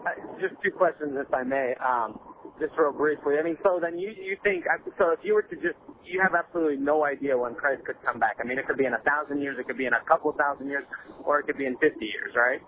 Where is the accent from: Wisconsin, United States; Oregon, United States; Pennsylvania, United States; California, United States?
Oregon, United States; Portland; I'm from Portland, and just really honest across the country down there in Sacramento.